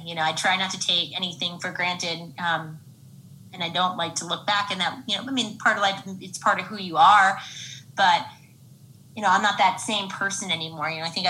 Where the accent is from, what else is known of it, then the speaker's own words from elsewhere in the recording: New Jersey, United States; also born or lived in Boston; now in Central Jersey, United States; we ended up moving from Boston to New Jersey. I grew up in Northern Jersey, but my dad and lived here in Central Jersey.